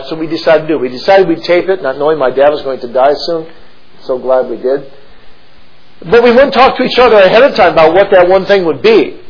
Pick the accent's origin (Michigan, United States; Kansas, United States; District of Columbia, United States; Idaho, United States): Michigan, United States; Kalamazoo; I'm pastoring Grand Rapids, 50 miles away from where I grew up in Kalamazoo, Michigan, where my parents still lived